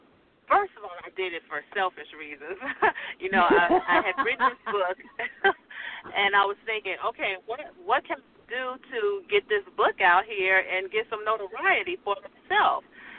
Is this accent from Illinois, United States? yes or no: yes; Chicago, Illinois, United States; And so I started it in Chicago because that's my hometown, and I have, you know, deep roots here.